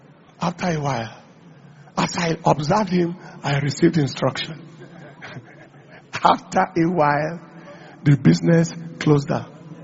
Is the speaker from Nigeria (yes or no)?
yes; Nigeria; that as a Nigerian, if my world is waiting for me, I must mark this world.